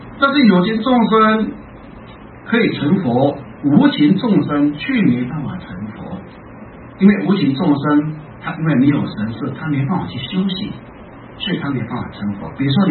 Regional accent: China; 简单讲是我们中国人所说的阴阳两气的由气慢慢形成，是这样子而已啊。

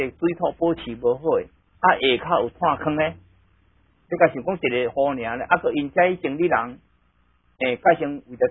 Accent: Taiwan; 我要给你建设一个道场，我台湾人。

